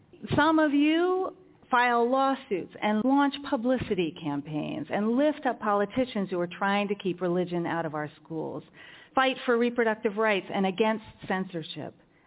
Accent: Virginia, United States; an acquaintance near my hometown in the Shenandoah Valley, a white-haired southern gentleman.

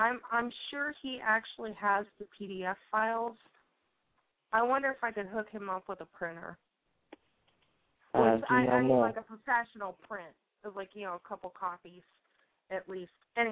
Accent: the South, United States; Sorry, I'm from the South.

